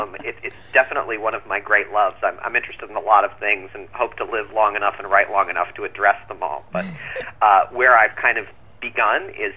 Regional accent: Ann Arbor, Michigan, United States; I grew up in Ann Arbor, Michigan.

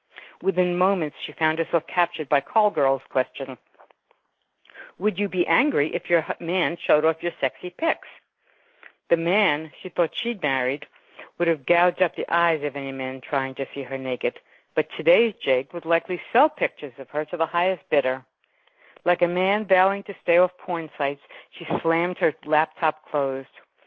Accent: Brooklyn, New York, United States; Well, I grew up in Brooklyn.

